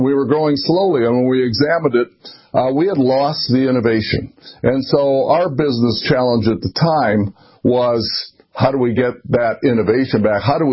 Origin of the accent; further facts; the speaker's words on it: Gary, Indiana, United States; So I grew up in Gary, Indiana, which was an ethnic, working class town built on steel mills.